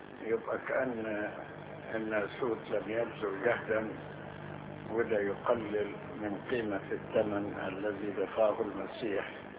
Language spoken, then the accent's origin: Arabic; Upper Egypt, Egypt; معلش انا صعيدي زيك